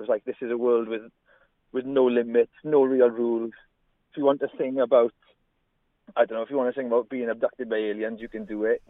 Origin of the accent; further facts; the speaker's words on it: Treorchy, Wales, United Kingdom; it's where I grew up in Troakie in the Rhondda